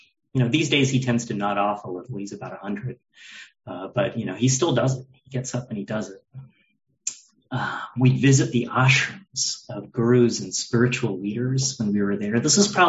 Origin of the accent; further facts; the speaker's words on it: Houston, Texas, United States; I grew up in Houston, and, on special occasions, we'd drive an hour to this temple